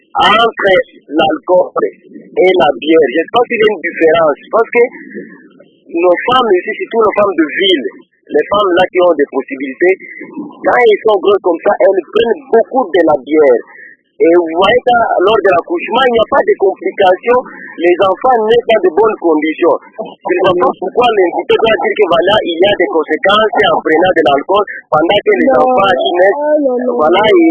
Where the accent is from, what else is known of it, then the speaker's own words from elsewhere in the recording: Kindu, Maniema, DR Congo; Et ça, la constitution chez nous à Kindu.